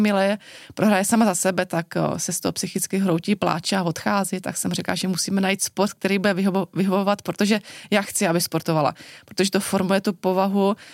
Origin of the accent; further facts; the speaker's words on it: Orlová, Moravian-Silesian Region, Czechia; já vlastně jsem celý život vyrůstala v Orlové, což my víme, že to je nejhorší město k žití